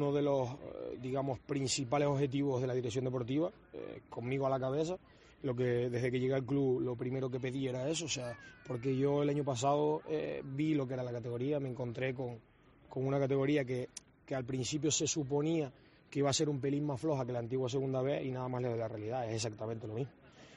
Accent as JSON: {"language": "Spanish", "region": "Canary Islands", "country": "Spain", "said": "como canario o como buen canario"}